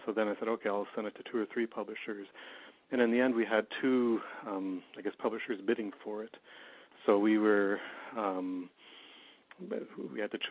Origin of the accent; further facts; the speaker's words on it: Canada; and I'm a Canadian